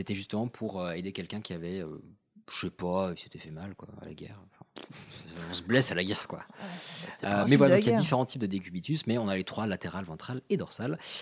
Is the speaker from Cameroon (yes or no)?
no; Morocco; je rappelle que je suis marocain donc j'ai le droit de faire.